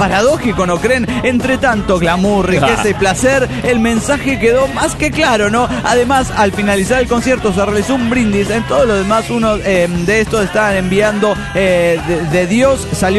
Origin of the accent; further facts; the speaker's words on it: Turmero, Aragua, Venezuela; de Turmero, Venezuela.